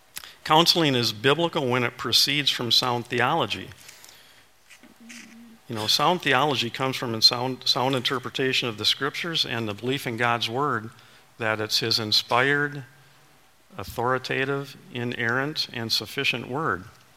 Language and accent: English; Wisconsin, United States; I was born and raised in Wisconsin, lived here most of my life.